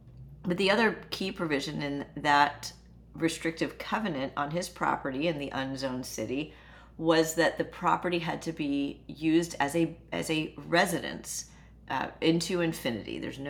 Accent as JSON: {"language": "English", "town": "Houston", "region": "Texas", "country": "United States", "tie": "born or raised there", "said": "I talk about growing up in the Gulfton neighborhood in Houston"}